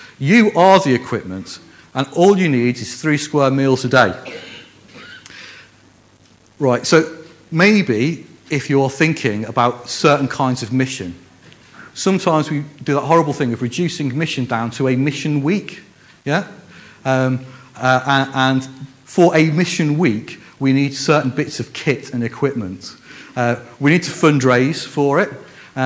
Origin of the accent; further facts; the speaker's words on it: Liverpool, North West England, United Kingdom; accent: Scouse; If you've not guessed already, I'm a northerner. I'm actually a Scouser. That's where that weird accent comes from. That's why you're getting her and burr and furries and all that kind of stuff. I've moved around a lot, but I'm from the north, right?